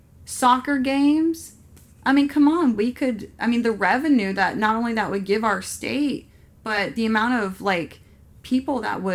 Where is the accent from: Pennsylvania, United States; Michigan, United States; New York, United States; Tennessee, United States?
Tennessee, United States; Ashland City; but the fact that I grew up in Ashland City and came out a raging liberal, I don't know. So I think what happened is I moved out of my small town and went to college